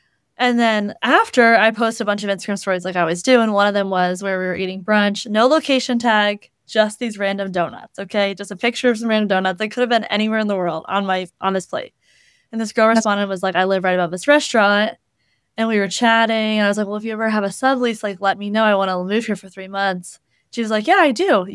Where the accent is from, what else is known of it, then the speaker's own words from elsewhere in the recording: Ohio, United States; moved away as an adult; now in Charleston, United States; I live in Charleston, South Carolina. I moved here 4 years ago from Ohio. So originally a Midwest girl, but I really love it down here.